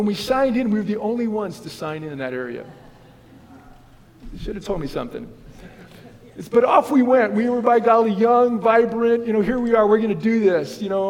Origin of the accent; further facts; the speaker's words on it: Midwest, United States; And I was from the Midwest. I was been raised. And for those of you who don't know, the Midwest is flat.